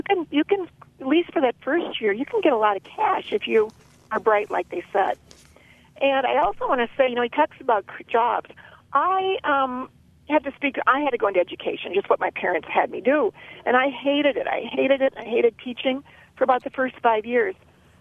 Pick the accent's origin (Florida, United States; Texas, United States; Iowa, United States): Iowa, United States; I am from Iowa, and I used to speak to a really good small college there